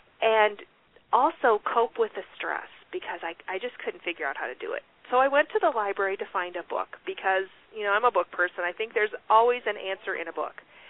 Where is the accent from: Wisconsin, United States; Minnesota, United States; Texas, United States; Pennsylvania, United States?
Minnesota, United States; I grew up in Minnesota in a very little town with 1,200 people and no stoplights, so it was a very little town. I grew up on a farm